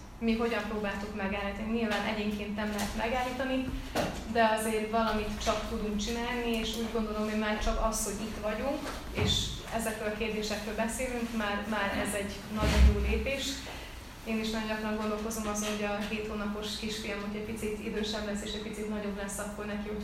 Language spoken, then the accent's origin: Hungarian; Stockholm, Stockholm County, Sweden; én is egy ilyen úgynevezett no-go zónában, tehát egy bevándorló többségű külvárosban nőttem fel Stockholmban, ami talán nem is olyan furcsa, hiszen mi is bevándorlók voltunk